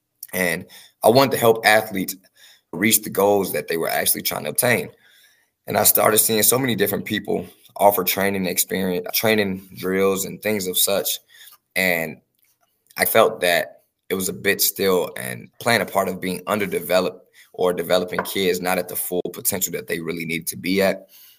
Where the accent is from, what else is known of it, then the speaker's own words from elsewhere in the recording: Chicago, Illinois, United States; now in Texas, United States; I am from Chicago, Illinois. I have been here in Texas since 2015.